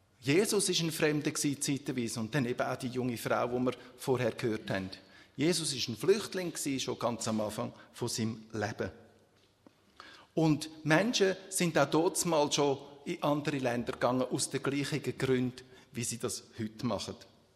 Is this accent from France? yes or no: no; Switzerland; aber als Schweizer selber, einmal ich zumindest, habe auch Probleme